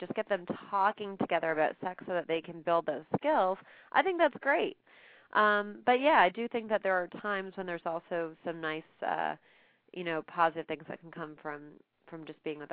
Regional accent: Miami, Florida, United States; When I was growing up in Miami, there were some small kids that I worked with.

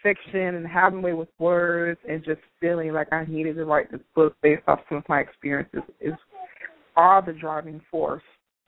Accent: Miami, Florida, United States; moved away as an adult; now in Atlanta, United States; I'm originally from South Florida. I was born in Miami, and born and raised in Miami, and I was staying with my folks in Fort Lauderdale, and I relocated to Atlanta last year.

